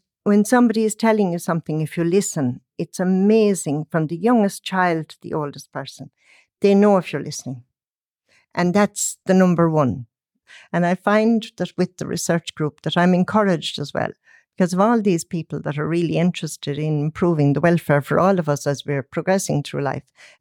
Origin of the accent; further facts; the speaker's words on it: Ennis, Munster, Ireland; grew up when we had no electricity. I was 11 when we got electricity. And I was from near Ennis. I was 8 miles from Ennis only. I wasn't out in the sticks.